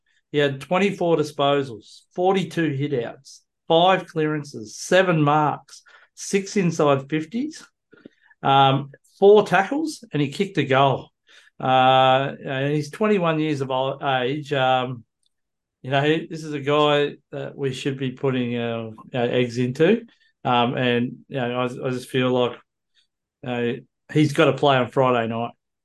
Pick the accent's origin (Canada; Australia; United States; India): Australia; Frankston, Victoria; They're actually playing in my hometown. In Frankston against Hawthorn.